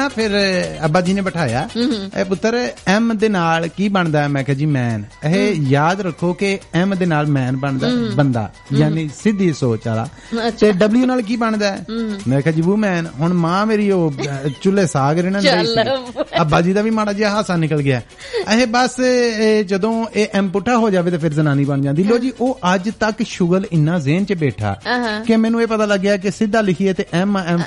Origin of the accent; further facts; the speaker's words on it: Punjab, India; ਅੰਗਰੇਜ਼ੀ ਦੇ ਮਾਮਲੇ ਦੇ ਵਿੱਚ ਨਾ ਸਾਡਾ ਪੰਜਾਬੀਆਂ ਦਾ ਹੱਥ ਸਿਰ ਮਾੜਾ ਨਹੀਂ ਗਾ